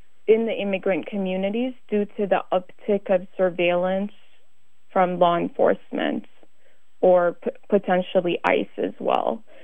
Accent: Wisconsin, United States; I think about where would I have been today had I maybe not been born and raised in Wisconsin and had the opportunities that have come my way.

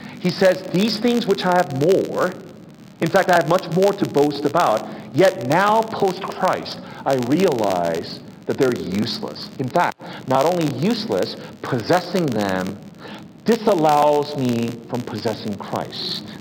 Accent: South Korea; I remember growing up in Korea, which was still a developing country

